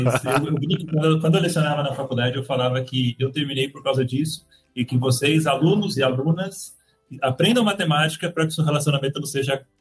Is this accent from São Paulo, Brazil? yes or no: yes; São Paulo, Brazil; É, eu tinha comentado que eu era paulistano, então nasci aqui em São Paulo, né?